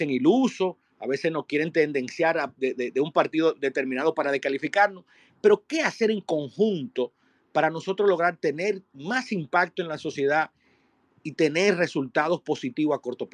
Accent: Dominican Republic; como dominicanos

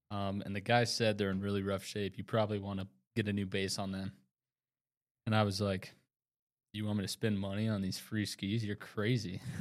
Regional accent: Billings, Montana, United States; I was back in Billings at my hometown

